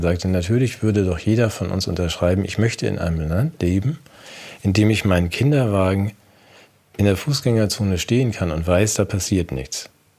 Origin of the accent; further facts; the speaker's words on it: Germany; So, und das ist für uns als Deutsche eine ganz komische Idee.